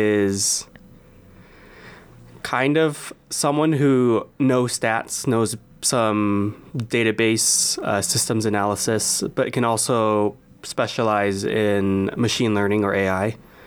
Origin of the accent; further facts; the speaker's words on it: Westminster, California, United States; I'm from Southern California, Orange County. So I live near Disneyland and every now and then I could see fireworks for free.